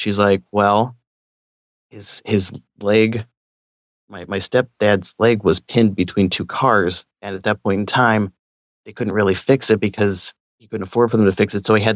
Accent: Pittsburgh, Pennsylvania, United States; I wasn't from there. I'm from Pittsburgh originally, and I had gone there to go to school.

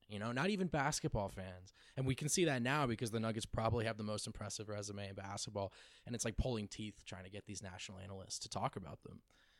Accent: New Jersey, United States; also born or lived in Los Angeles, United States; I grew up in New Jersey, so the New York market, and I spent 2 years in LA.

